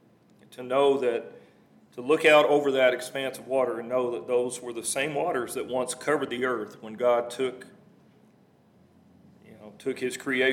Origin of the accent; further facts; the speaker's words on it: Texas, United States; You know, as a guy born and raised in West Texas, I haven't seen the ocean that many times.